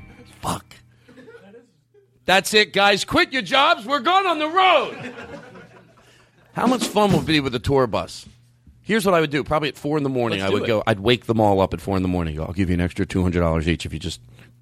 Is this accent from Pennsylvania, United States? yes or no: yes; Philadelphia, Pennsylvania, United States; I grew up in Philadelphia, and I'm actually a pretty good driver in the snow.